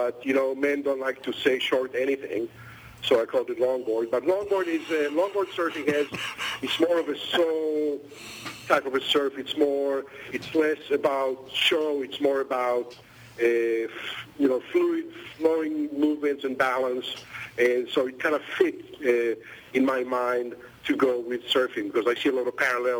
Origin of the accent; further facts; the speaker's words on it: Israel; moved away as an adult; So some of you may know I wasn't born here. I was born in Israel.